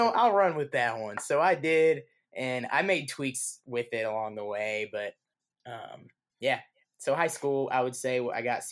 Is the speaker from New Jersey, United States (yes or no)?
no; Latham, Illinois, United States; So I grew up in Latham, Illinois, small farm town of about 400 people. Grew up on a farm and listening to country music on the tractor